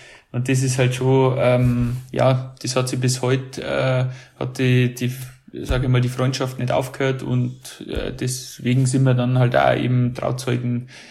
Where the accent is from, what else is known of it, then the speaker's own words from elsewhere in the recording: Hansenried, Bavaria, Germany; weil ich bin ja aus Hansenried, das ist das Dorf daneben.